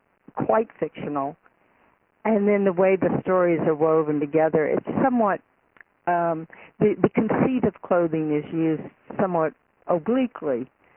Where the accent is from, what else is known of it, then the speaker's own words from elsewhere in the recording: Atlanta, Georgia, United States; I grew up in Atlanta, Georgia, and some of these stories take place in Atlanta